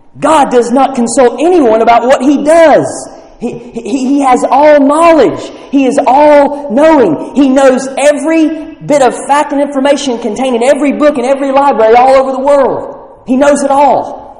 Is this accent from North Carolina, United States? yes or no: yes; Charlotte, North Carolina, United States; There's a pastor near my hometown in Charlotte, North Carolina